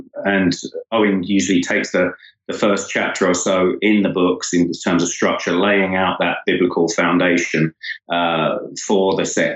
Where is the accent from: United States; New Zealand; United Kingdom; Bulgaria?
United Kingdom; England; the guy was born not far from where I grew up in England.